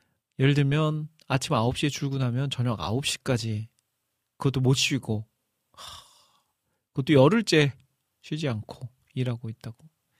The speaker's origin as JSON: {"language": "Korean", "town": "Iksan", "region": "North Jeolla", "country": "South Korea", "tie": "born or raised there", "said": "저는 집이 이제 고향이 익산이다 보니까 바로 전주 옆이잖아요."}